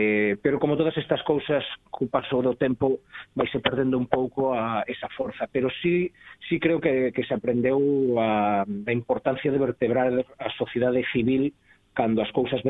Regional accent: Vigo, Galicia, Spain; porque eu son de Vigo

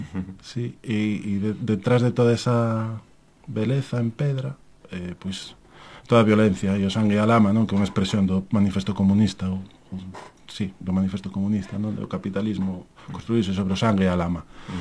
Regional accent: Galicia, Spain; na Ulloa, que é de onde son eu. Non de Palas de Reis, non de Monterroso, pero sí de Sabisbarra.

